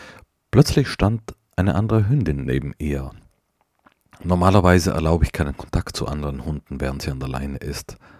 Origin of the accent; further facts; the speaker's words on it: Trentino-Alto Adige, Italy; now in Berlin, Germany; Daraufhin outete ich mich als Südtiroler